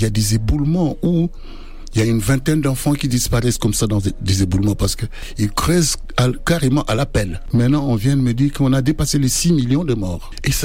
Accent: France; Ce qui me choque le plus là-dedans, moi, qui suis français, parce que je dois dire aujourd'hui je suis français.

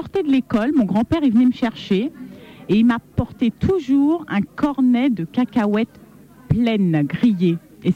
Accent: Djibouti; also born or lived in Maisons-Alfort, France; je suis née à Maison Alfort, mais j'ai vécu très longtemps à Djibouti. C'est en Afrique.

